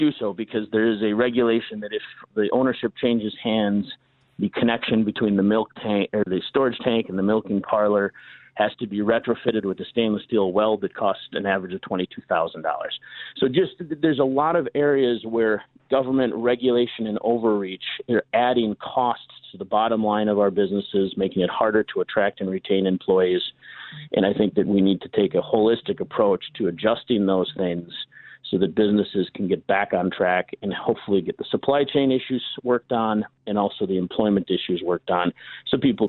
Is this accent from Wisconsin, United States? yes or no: yes; Eau Claire, Wisconsin, United States; now in Fall Creek, United States; Well, born and raised in Eau Claire. I live in Fall Creek with my wife and our kids now.